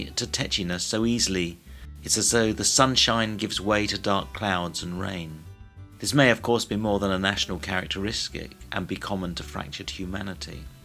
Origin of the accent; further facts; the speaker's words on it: England, United Kingdom; I'm English, and living on an island as I do, the British Isles, I've grown up confident